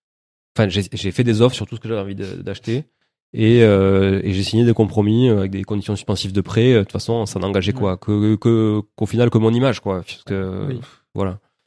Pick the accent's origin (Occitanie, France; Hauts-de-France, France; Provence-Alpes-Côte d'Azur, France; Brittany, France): Occitanie, France; Toulouse; On le sait, quand on est Toulousain, on dit toujours on est à une heure de tout.